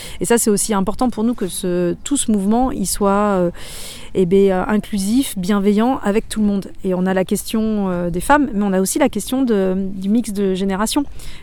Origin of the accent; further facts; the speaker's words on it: Mauzé-sur-le-Mignon, Nouvelle-Aquitaine, France; moi je suis née ici, j'ai grandi à Mauzé-sur-le-Mignon, j'ai joué dans le Marais, Poitevin toute ma vie. Et à la différence de beaucoup de gens, je suis aussi allée vivre 15 ans à l'étranger et là je suis revenue.